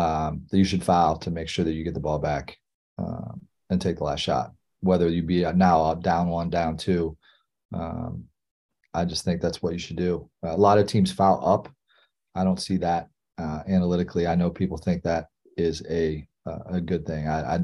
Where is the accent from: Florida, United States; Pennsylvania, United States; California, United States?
Pennsylvania, United States; Pittsburgh; also born or lived in New York; I grew up in Pittsburgh. I lived in New York. It's not like this out there.